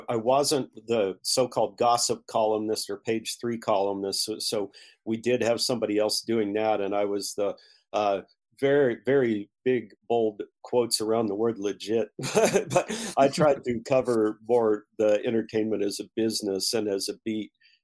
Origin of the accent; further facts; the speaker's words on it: Oklahoma, United States; now in Las Vegas, United States; No, I think anybody that's older than 30 counts as like a Vegas native, but no, I've actually from Oklahoma.